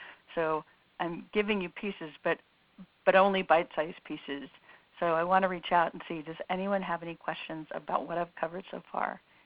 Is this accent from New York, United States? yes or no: no; San Francisco, California, United States; I'm from San Francisco, so we can just wear black here.